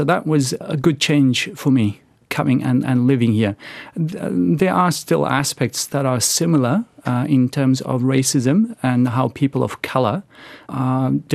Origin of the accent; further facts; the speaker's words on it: Johannesburg, Gauteng, South Africa; accent: South African; I grew up in Johannesburg, in Joburg, South Africa. I grew up coloured and non-white because I'm of mixed race. I was born Muslim. My parents were born Muslim as well.